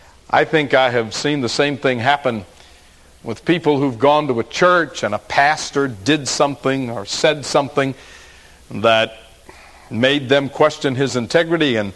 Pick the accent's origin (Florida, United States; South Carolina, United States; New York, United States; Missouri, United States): Florida, United States; moved away; Now, I grew up in Florida and was living in Tennessee at the time, and I'd never been to Alaska.